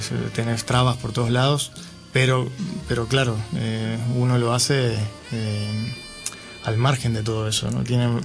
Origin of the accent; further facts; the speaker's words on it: Uruguay; also born or lived in Argentina; now in Barcelona, Spain; yo soy de Uruguay. Empecé a estudiar allá en Uruguay. Y luego me fui a Argentina. Hice una carrera en Argentina de saxofón. Y finalmente terminé llegando aquí a Barcelona.